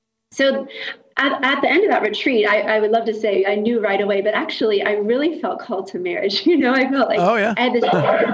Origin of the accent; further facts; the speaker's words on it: Kentucky, United States; So I grew up in Kentucky, as you mentioned in the beginning, and where I grew up, I had no concept of religious life.